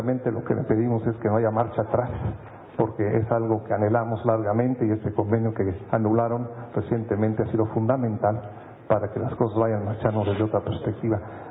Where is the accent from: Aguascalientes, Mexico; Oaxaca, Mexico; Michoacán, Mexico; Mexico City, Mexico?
Oaxaca, Mexico; Como oaxaqueño también, déjeme decirle que está regresando, ya regresó la paz social a Oaxaca